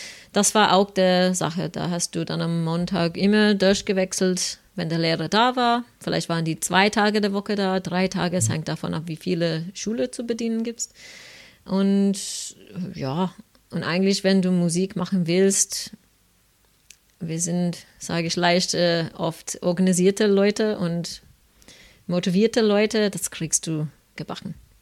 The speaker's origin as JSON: {"language": "German", "region": "Queensland", "country": "Australia", "second_language": "German", "lives_now": "Germany", "said": "Eigentlich in Australien, in Queensland, wo ich herkomme"}